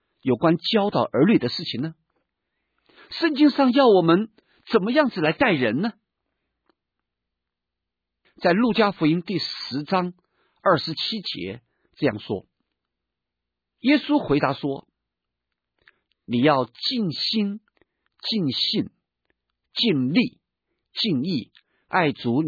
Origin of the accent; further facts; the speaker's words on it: China; 你看我们中国人有的时候我们觉得我们很谦虚